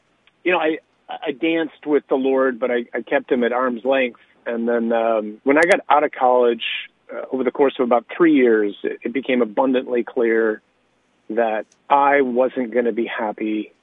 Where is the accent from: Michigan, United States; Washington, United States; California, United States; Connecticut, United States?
Michigan, United States; Birmingham; So I'm the youngest of five kids, grew up in Birmingham, Michigan, which is a suburb of Detroit.